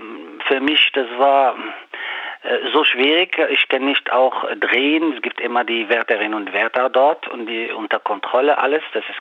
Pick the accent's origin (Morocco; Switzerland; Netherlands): Morocco; German is a second language; Erstens, ich bin Marokkaner, ich kenne Marokko und so weiter.